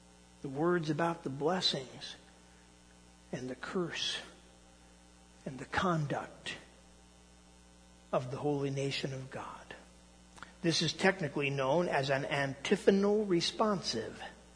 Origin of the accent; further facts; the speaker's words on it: United States; I am an American. I have hopes and fears for my beloved country.